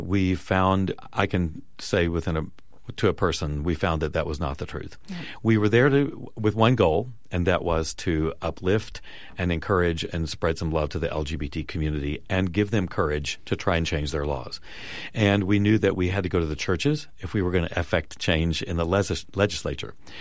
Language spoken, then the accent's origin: English; Texas, United States; I grew up in Texas.